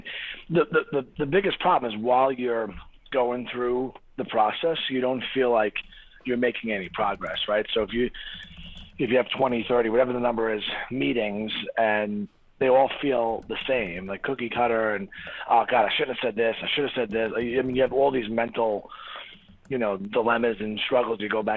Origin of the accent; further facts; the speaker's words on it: Staten Island, New York, United States; I'm from Staten Island.